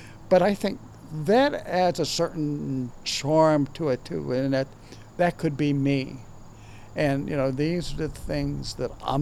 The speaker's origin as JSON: {"language": "English", "town": "Masontown", "region": "Pennsylvania", "country": "United States", "tie": "born or raised there", "said": "I have grown up on the Mon. I'm originally from Masontown, went away for 20 years in the Navy. We managed to come back."}